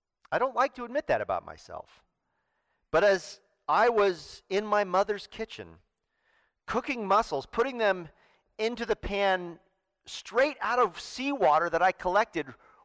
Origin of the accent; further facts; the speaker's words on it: Mendocino, California, United States; But even though I grew up in Mendocino, and I still spend a fair amount of time up on the North Coast